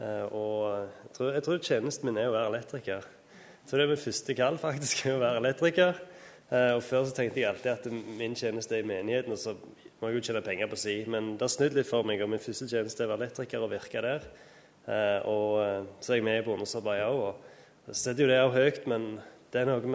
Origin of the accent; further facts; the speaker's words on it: Klepp, Rogaland, Norway; ja, og jeg er fra Klepp.